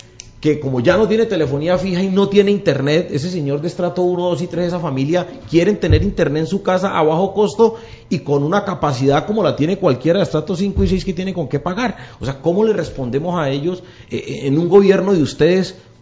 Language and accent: Spanish; Cali, Valle del Cauca, Colombia; lo que yo he visto como caleño